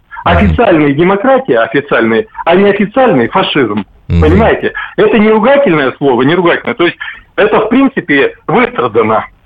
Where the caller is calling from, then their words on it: Chaykovsky, Perm Krai, Russia; город Чайковский, Пермский край.